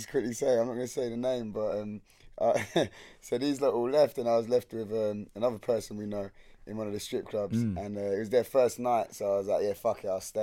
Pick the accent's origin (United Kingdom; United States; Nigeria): United Kingdom; England; We're from England.